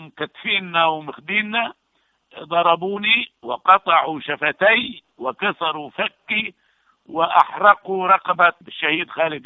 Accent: Beit Lahia, Gaza Strip, Palestine; born there; باختصار من بلدة بيت لاهيا شمال غزة فلسطيني طبعا. نعم. من مواليد 1936 يوم الانتفاضة أو الثورة الكبرى سنة شهر 4/36.

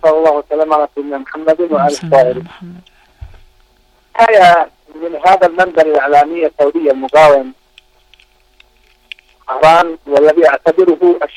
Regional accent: Yemen; لأنه سبت عظيم عندما سبت عندنا في اليمن

